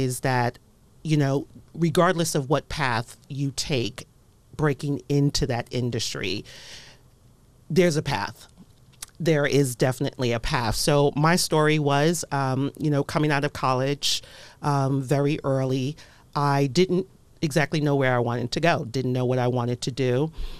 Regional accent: Bronx, New York, United States; now in Harford County, United States; I am from the Bronx. Bronx, New York. Yes. Bronx girl.

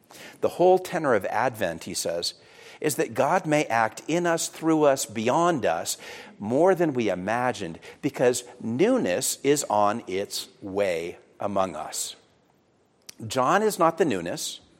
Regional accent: United States; one of the things that was especially moving for us was being an American in a city that had experienced something so profoundly devastating

